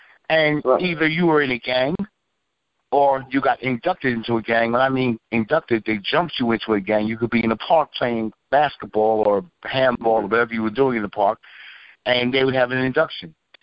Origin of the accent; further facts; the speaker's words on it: Bronx, New York, United States; Well, I mean, basically, man, I come from the South Bronx. I'm really the Bronx, New York, New York City. And I came up during the days, the mid-70s.